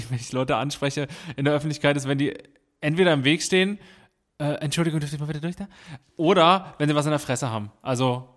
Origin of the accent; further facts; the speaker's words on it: Dresden, Saxony, Germany; Ja, aber was hast du denn gedacht? Ich komme aus Dresden.